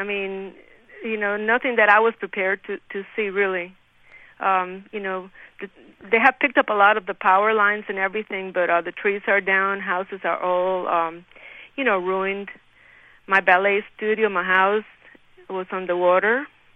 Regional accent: Cuba; I'm from Cuba, and we're like very strong people

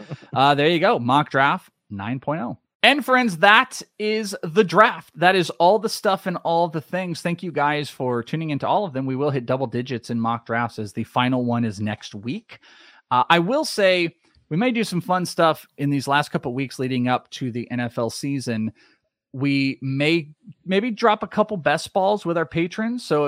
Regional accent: Wales, United Kingdom; Until next time … I'm Welsh.

